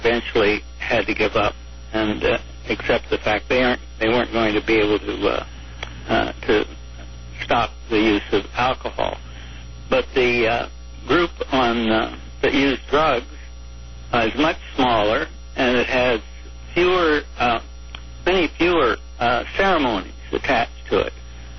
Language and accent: English; Arizona, United States; For instance, in Arizona, my home state, it's impossible